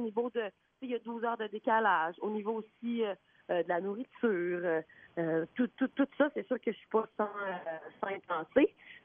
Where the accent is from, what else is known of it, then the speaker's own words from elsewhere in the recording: Quebec, Canada; je viens du Lac-Saint-Jean, puis aimez-moi.